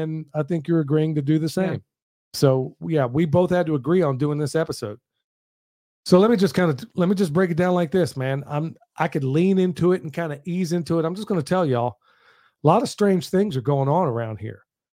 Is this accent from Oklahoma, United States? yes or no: yes; Oklahoma, United States; but where I grew up in Oklahoma, believe me, every single day the N-word was coming out of somebody's mouth.